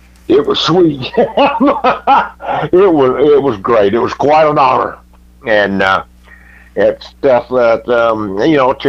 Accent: Jackson, United States; I won a match over him in my hometown there in Jackson.

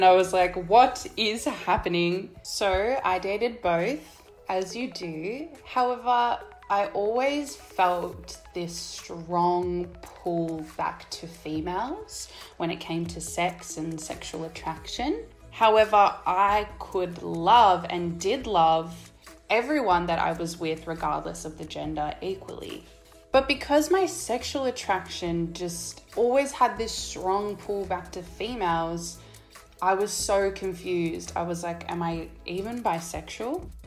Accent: Melbourne, Victoria, Australia; I'm from Melbourne.

